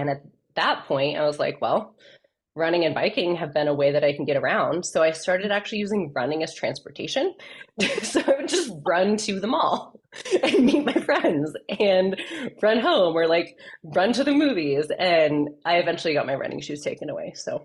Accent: Flagstaff, Arizona, United States; living in Flagstaff, growing up in Flagstaff, and now it's where I currently live, which we'll talk about.

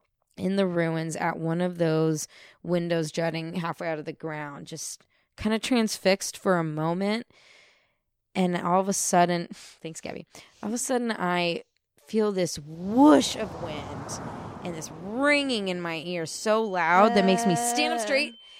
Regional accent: Santa Rosa, California, United States; I'm from Sonoma County. I'm from Santa Rosa. Hello, 707. What's up?

